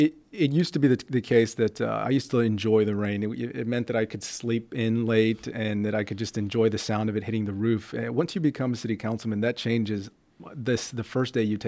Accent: San Antonio, Texas, United States; You know, I tell folks I grew up in San Antonio all my life, got my high school degree here

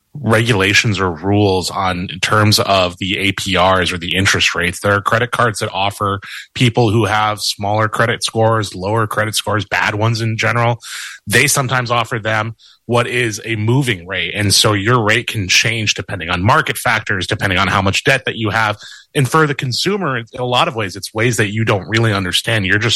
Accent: Palo Alto, California, United States; Hey, it's great to be here. Talking to my hometown station. I used to do some work for KLW back in the day in high school, actually.

